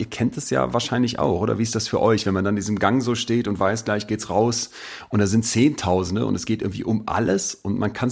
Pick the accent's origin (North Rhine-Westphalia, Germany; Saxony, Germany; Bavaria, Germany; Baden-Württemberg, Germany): North Rhine-Westphalia, Germany; Ich komme aus der Ecke um Köln, bin Solingen groß geworden, in Ehrenfeld, zum Kindergarten gegangen.